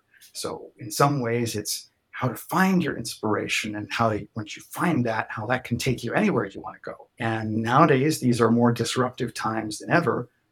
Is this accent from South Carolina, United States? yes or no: no; New Albany, Indiana, United States; a museum in my hometown in New Albany, Indiana, the former Carnegie Library Museum building